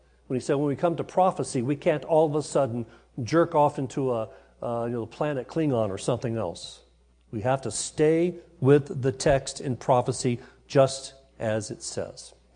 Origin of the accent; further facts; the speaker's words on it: Alabama, United States; They mentioned I was from Alabama, so I'm a Southern boy. And down there, we use more metaphors than you do up north.